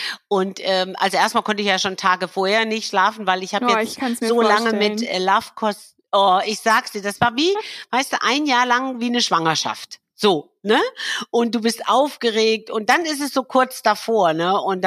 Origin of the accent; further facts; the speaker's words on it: Hesse, Germany; Erstens mal sitzen sie bei Frankfurt und ich bin ja eine Hessin.